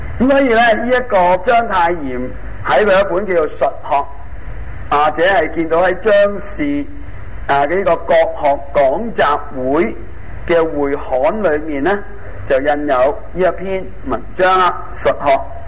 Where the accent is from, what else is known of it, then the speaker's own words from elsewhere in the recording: Hong Kong; 好似我香港人咁样